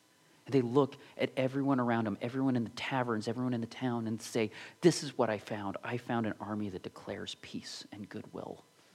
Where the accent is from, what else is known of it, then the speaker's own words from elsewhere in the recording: United States; But okay, as me being an American, I can say that like this is something that's frequently left out.